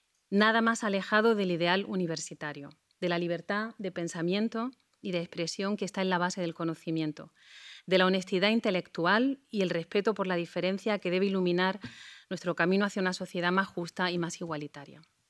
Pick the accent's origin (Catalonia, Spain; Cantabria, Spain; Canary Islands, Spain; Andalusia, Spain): Andalusia, Spain; Granada; y también como granadina, supone para mí un doble motivo de orgullo